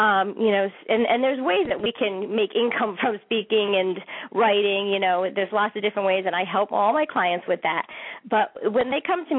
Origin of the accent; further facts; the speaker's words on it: East Coast, United States; also born or lived in New York; now in California, United States; I grew up on the East Coast, but now I live in Southern California, which is much better.